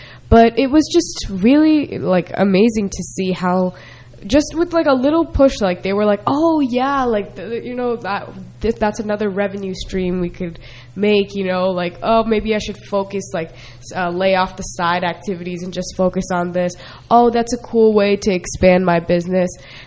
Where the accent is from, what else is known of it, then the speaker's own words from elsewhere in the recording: New Jersey, United States; I mean, we're from New Jersey, New York area.